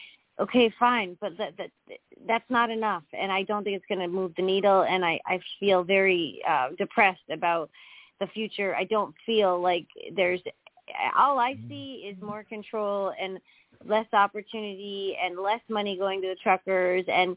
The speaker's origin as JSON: {"language": "English", "country": "Canada", "said": "And, of course, I'm Canadian, too, and I find it disgusting"}